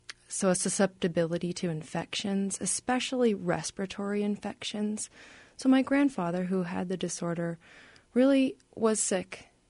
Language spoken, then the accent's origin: English; Seattle, Washington, United States; We grew up in Seattle, where summers aren't nearly as difficult as they would be for someone with a disorder here in the Midwest or in Nebraska, where my grandfather grew up.